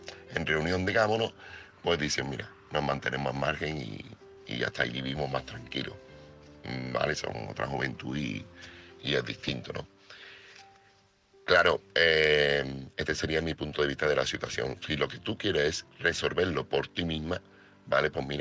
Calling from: Seville, Andalusia, Spain; corresponsal de Sevilla

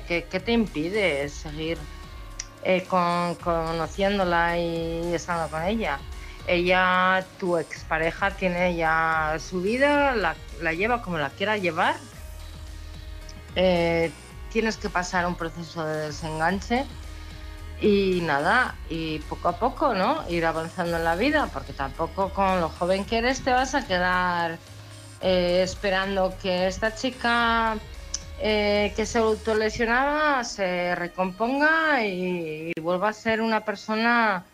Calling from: Oviedo, Asturias, Spain; de Oviedo.

